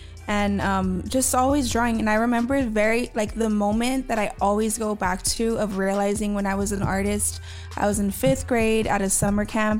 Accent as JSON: {"language": "English", "town": "Los Angeles", "region": "California", "country": "United States", "tie": "born or raised there", "said": "Born and raised in Los Angeles, born and raised in South Central."}